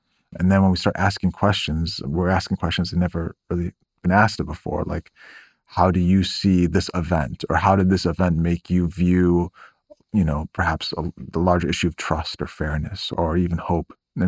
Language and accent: English; Midwest, United States; come from the Midwest. I've lived in the Mideast for 18 years. I'm American, but I'm also Muslim.